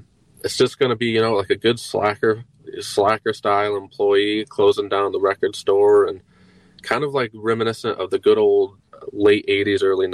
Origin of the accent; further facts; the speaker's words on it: Monroe, Michigan, United States; Yeah. Born and raised right where, you know, it's Prometica now, but when I was there, you know, it's Mercy to me.